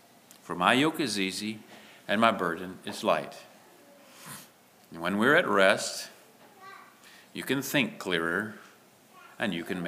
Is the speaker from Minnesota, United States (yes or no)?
yes; Minnesota, United States; And I'm from Minnesota, and there is a sense in me that still gets goosebumps when there is a powerful blizzard, as long as I don't have to travel in it.